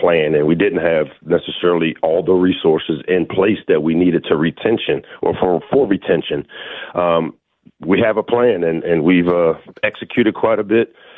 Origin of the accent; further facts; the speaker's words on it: Washington, District of Columbia, United States; I grew up. I went to Ballou High School. I grew up on the South Side, so I'm used to having to make a lot out of a little